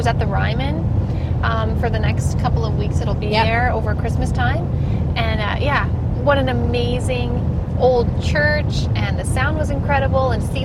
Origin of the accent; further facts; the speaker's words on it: Canada; we had to meet in the States, even though we're both from Canada.